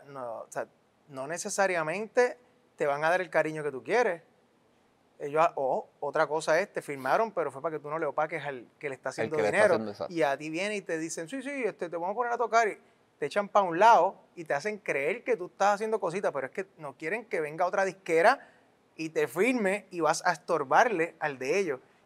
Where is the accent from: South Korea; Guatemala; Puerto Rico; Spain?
Puerto Rico; Acá se casaron, acá nos tuvieron a nosotros, somos cuatro. Y yo donde crecí fue acá, o sea, yo soy boricua. Pero, bueno, tengo la ciudadanía española